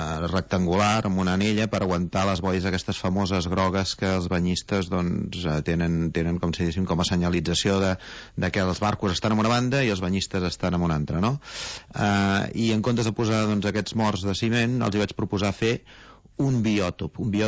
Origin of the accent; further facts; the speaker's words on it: Vilafranca, Catalonia, Spain; jo sóc de Vilafranca